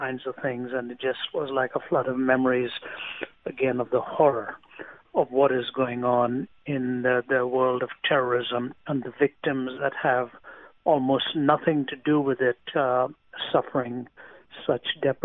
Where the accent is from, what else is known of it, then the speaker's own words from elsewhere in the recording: India; I was born and raised in India.